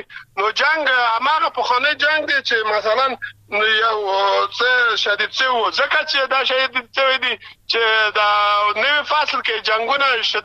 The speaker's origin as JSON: {"language": "Pashto", "country": "Afghanistan", "said": "مونږ تاسو خو د افغانستان خلک یو"}